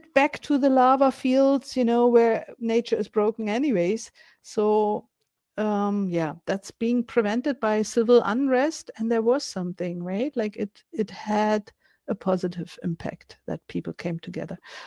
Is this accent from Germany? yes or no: yes; Berlin, Germany; English is a second language; It's never, you know, the German way. I grew up in Berlin. You know, we say what we think.